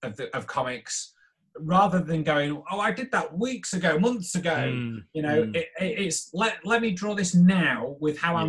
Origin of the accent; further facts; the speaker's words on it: Macclesfield, North West England, United Kingdom; people in my hometown here kind of know my stuff. And I've been fortunate enough to do things for a number of local businesses. So my work, you know, from time to time can be seen around Macclesfield, which is really nice.